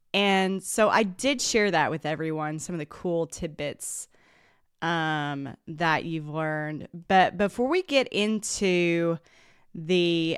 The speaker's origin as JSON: {"language": "English", "region": "the South", "country": "United States", "said": "And that kind of leads me into the title of your book, which as a Southerner, I really appreciate."}